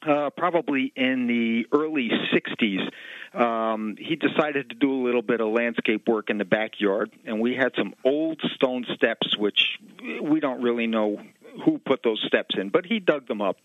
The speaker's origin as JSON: {"language": "English", "town": "Port Chester", "region": "New York", "country": "United States", "tie": "born or raised there", "said": "As I mentioned, we grew up in Portchester."}